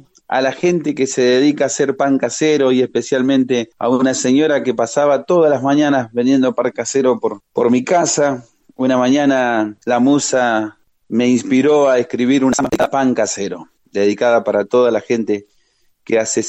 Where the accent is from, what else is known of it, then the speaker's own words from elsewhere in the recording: Achira, Córdoba, Argentina; pensando en la nostalgia de volver siempre a mi pueblo, que es Achira, el lugar donde nací